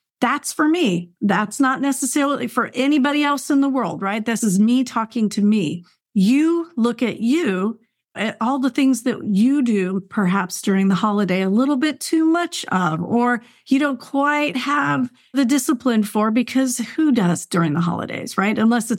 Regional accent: Michigan, United States; also born or lived in Texas; I grew up in Michigan. I grew up where, you know, it was cloudy, cloudy, cloudy.

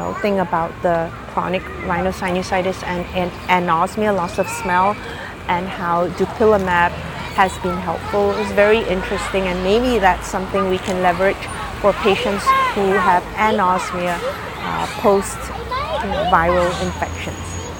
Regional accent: Singapore; I grew up in Singapore

